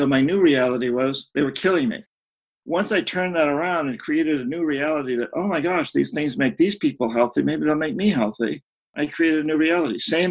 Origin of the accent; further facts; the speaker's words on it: New England, United States; A voice from my past, from my childhood, from growing up in New England.